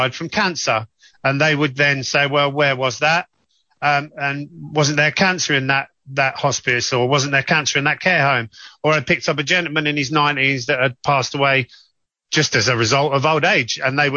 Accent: Northampton, East Midlands, United Kingdom; I'm originally from Northampton.

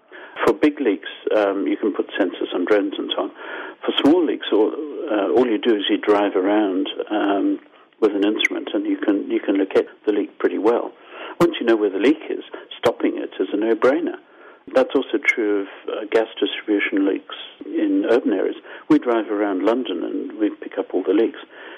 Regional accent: Harare, Zimbabwe; accent: Zimbabwean; also born or lived in Canada; I'm Zimbabwean, as you probably got from my accent. Sorry, Zimbabwean Canadian. It's a mess. So I grew up with these fires, and in Harare in July, August, you choke.

